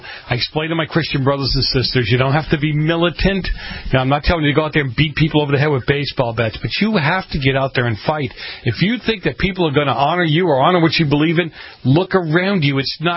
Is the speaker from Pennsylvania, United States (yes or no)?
no; Boston, Massachusetts, United States; I grew up in Boston. I grew up with a lot of that stuff that was going on against the blacks and other groups.